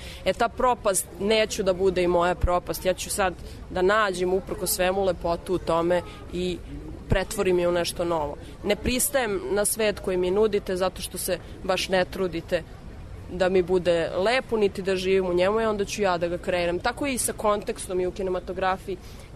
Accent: Vojvodina, Serbia; ja sam odrasla u Vojvodini

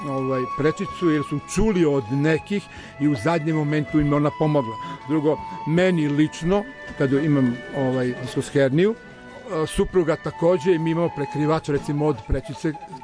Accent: Aleksinac, Southern and Eastern Serbia, Serbia; Ne, ja sam iz Aleksinca, ali je moja supruga odavde

